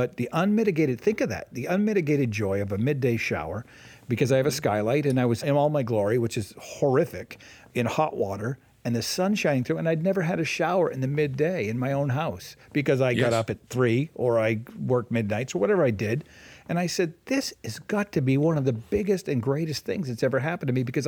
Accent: Casco, Maine, United States; I grew up in Casco, Maine for a short time. My dad was a minister

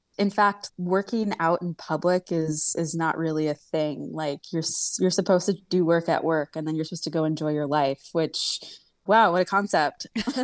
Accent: United States; We're just like, oh my gosh, we're so American.

